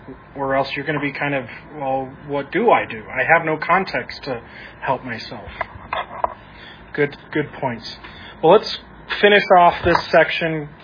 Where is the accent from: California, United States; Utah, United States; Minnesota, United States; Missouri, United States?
Utah, United States; I grew up in Utah that it was arms folded.